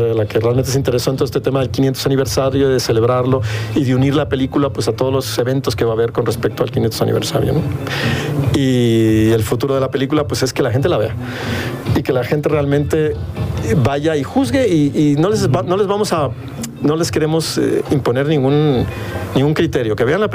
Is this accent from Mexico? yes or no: yes; Mexico; Y no, yo soy mexicano.